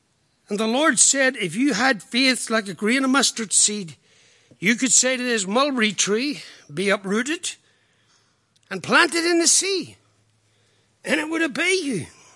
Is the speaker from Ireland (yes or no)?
yes; Ireland; I know I'm an Irishman, but do you get that?